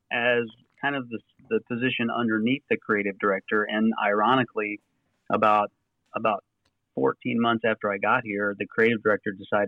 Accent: Dayton, Ohio, United States; going to a graphic design trade school in my hometown in Dayton, Ohio.

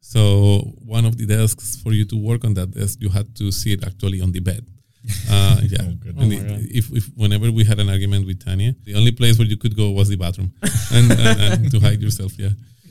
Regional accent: Colombia; And we are from Colombia, my wife and I, so she was doing voiceovers in Spanish primarily back then.

